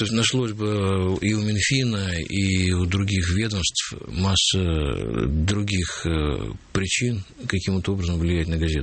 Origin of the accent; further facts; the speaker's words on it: Volga region, Russia; Я с Волги, волжанин